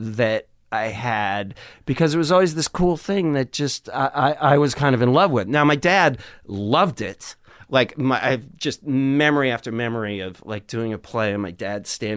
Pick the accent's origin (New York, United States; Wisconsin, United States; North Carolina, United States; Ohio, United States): Wisconsin, United States; it never occurred to me growing up in Wisconsin